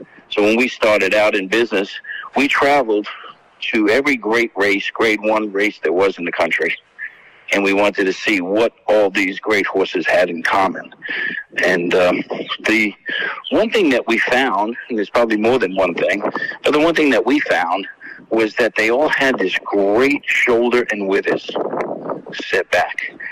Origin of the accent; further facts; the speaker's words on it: New York City, New York, United States; Yeah, I did. I'm a New Yorker. I'm a New York bred, and I came from the city